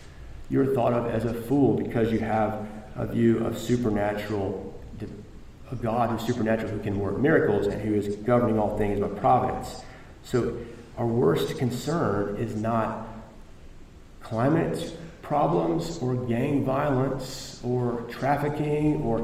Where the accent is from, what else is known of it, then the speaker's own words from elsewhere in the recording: United States; So, for instance, we have been indoctrinated, because we are American, that we have the right to pursue life, liberty, and the pursuit of happiness.